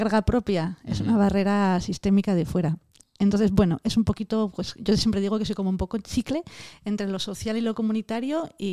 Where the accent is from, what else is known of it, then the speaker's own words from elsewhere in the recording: Avilés, Asturias, Spain; Pues mira, yo crecí en Versalles, que es un barrio obrero de la ciudad de Avilés.